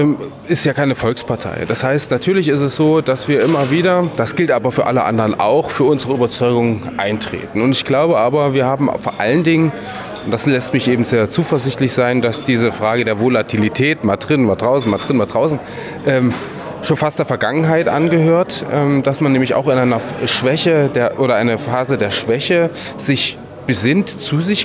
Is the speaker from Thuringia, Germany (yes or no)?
yes; Thuringia, Germany; ich komme nur aus Thüringen.